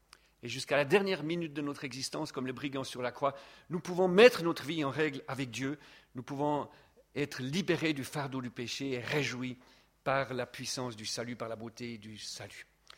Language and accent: French; Vaud, Switzerland; je suis fier, je suis vaudois